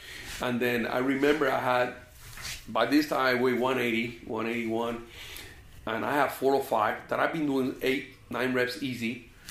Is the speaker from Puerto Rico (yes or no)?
yes; Puerto Rico; now in Columbus, United States; I was born and raised in Puerto Rico. I went to Kansas State.